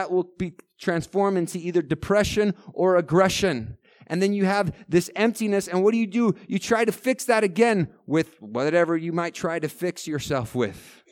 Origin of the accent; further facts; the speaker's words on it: Oklahoma, United States; There's an evangelist who came through my city in Oklahoma. I'm American, by the way, if you didn't pick that up already.